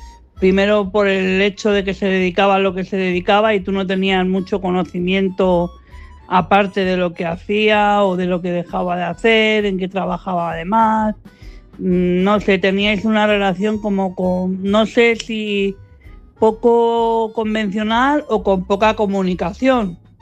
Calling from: Madrid, Community of Madrid, Spain; de Madrid.

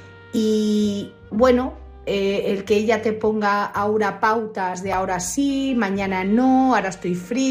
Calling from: Madrid, Community of Madrid, Spain; de Madrid.

